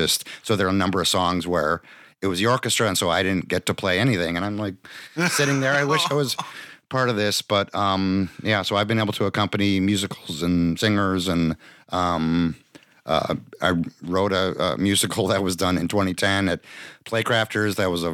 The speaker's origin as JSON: {"language": "English", "town": "Milwaukee", "region": "Wisconsin", "country": "United States", "tie": "born or raised there", "said": "I grew up in Milwaukee and I have two brothers"}